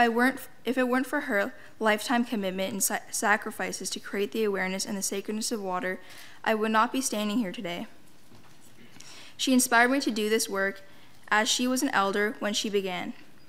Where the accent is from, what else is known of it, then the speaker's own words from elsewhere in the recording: Thunder Bay, Ontario, Canada; born there; I was born in Thunder Bay, Ontario